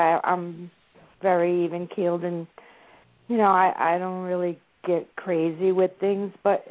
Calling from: New Jersey, United States; I'm in Hudson County, northern New Jersey.

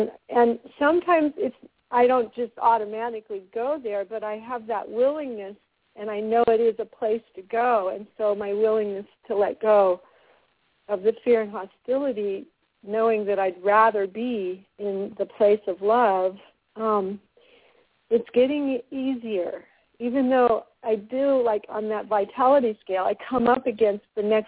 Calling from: Ashland, Oregon, United States; from Ashland, Oregon.

